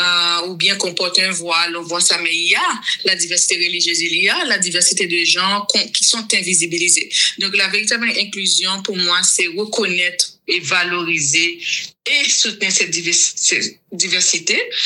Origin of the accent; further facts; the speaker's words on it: Haiti; moved away as an adult; now in Canada; je suis haïtienne. Je suis canadienne d'origine haïtienne. J'ai fait l'école normale supérieure. J'ai enseigné pendant des années avant d'immigrer au Canada.